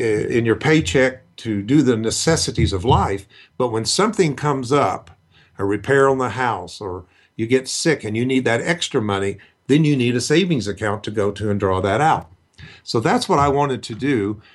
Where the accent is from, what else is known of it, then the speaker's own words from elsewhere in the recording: Tulsa, Oklahoma, United States; I was raised in Tulsa, Oklahoma, which was very well known for healing preachers and evangelists.